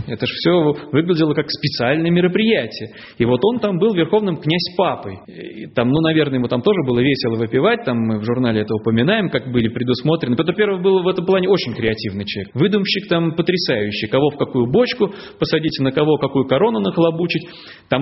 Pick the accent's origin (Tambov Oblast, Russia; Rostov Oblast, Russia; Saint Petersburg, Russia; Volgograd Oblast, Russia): Saint Petersburg, Russia; мы вот петербуржцы, это вот город наш основан этим Петром Первым